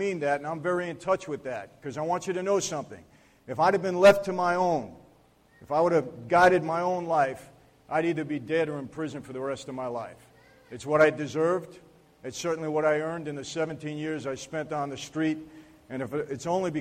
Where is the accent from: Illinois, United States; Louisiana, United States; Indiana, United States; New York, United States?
New York, United States; Brooklyn; also born or lived in Long Island; this is my hometown. Grew up in Brooklyn and Long Island and spent a lot of time in Staten Island way back when.